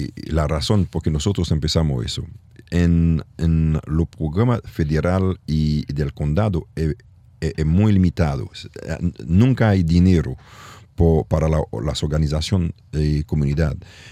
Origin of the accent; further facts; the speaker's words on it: Haiti; Spanish is a second language; also born or lived in Africa / Europe / Canada; now in Miami, United States; Yo salí de Haití de exilio, fui en África con mis padres y después en Europa y después en Canadá y después llego aquí en Miami.